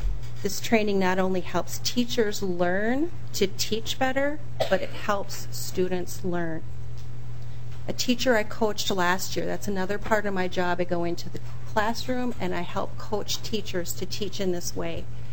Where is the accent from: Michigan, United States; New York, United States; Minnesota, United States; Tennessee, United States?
Minnesota, United States; Rochester; from Rochester, Minnesota.